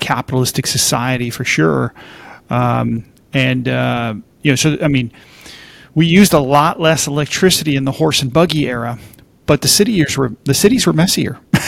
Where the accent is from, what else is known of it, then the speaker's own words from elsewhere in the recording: Hawaii, United States; I grew up in Hawaii as a kid.